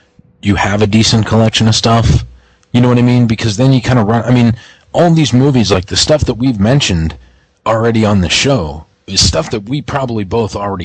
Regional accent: Pittsburgh, Pennsylvania, United States; I'm from Pittsburgh

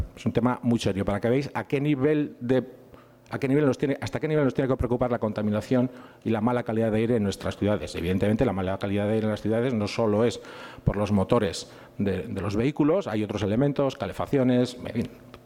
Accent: Eibar, Basque Country, Spain; yo soy de Eibar realmente, pero vengo todas las semanas a Donosti, unas veces por trabajo, otras por no

